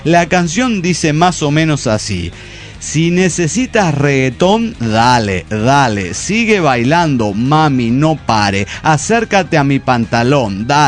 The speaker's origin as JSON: {"language": "Spanish", "region": "Veracruz", "country": "Mexico", "said": "de Veracruz, México."}